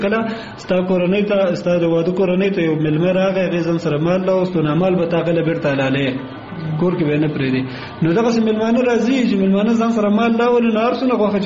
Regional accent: Kunar, Afghanistan; also born or lived in Nuristan; تاته ما مخکې وویل چې زه اصلا د کونړ ولایت اوسیدونکی یم.

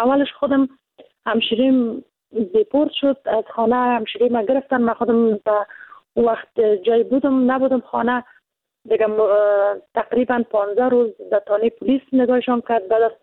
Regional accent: Afghanistan; چون ما افغان هستیم، ما بر خانه نمیتونیم.

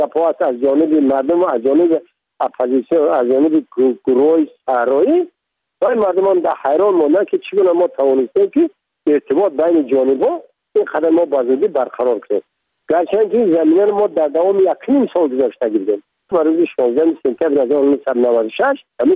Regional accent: Tajikistan; first language Tajik

